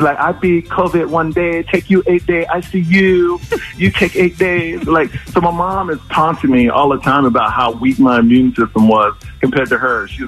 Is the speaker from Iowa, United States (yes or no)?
no; Houston, Texas, United States; You know I'm from Houston, so it makes it even better when because we hate Dallas.